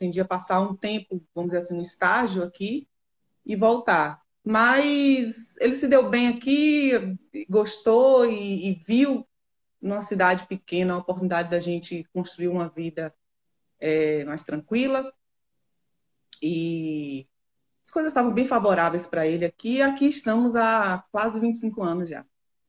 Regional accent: Salvador, Bahia, Brazil; now in Guanambi, Brazil; eu sou de Salvador, né? Sou filha de Salvador, me criei lá também e me casei e vim embora para Guanambi, que é uma cidade do interior da Bahia, mais ou menos 800 quilômetros de distância da capital, porque meu esposo é militar, né?

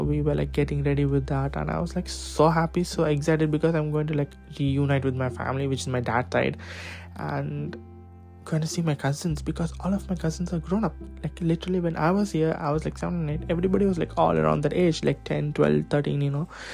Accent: India; now in Norway; I grew up in India. So this is the second time coming back to Norway.

